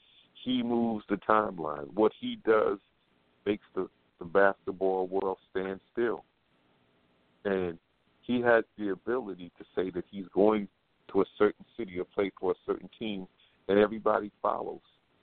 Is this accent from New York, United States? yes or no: yes; New York City, New York, United States; That happened to be the school that I also went to and growing up in New York City.